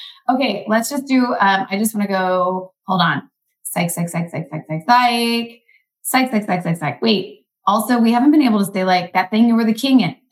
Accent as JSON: {"language": "English", "region": "Kentucky", "country": "United States", "tie": "born or raised there", "said": "I saw it growing up in Kentucky."}